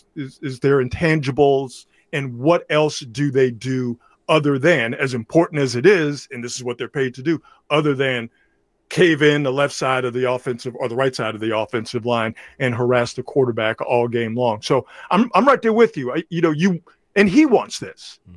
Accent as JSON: {"language": "English", "town": "Sacramento", "region": "California", "country": "United States", "said": "No, actually, I'm from Sacramento."}